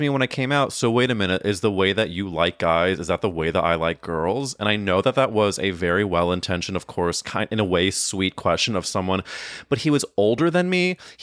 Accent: St. Louis, Missouri, United States; I grew up in Missouri in St. Louis, where there were obviously queer people everywhere

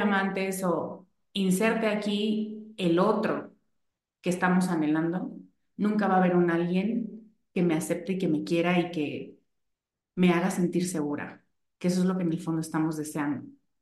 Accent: Mexico; soy gorda y mexicana y morena. Chaparrita

